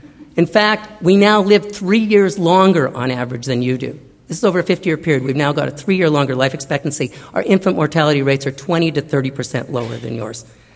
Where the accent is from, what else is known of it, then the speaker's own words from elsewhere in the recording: Winnipeg, Manitoba, Canada; in my hometown of Winnipeg, Manitoba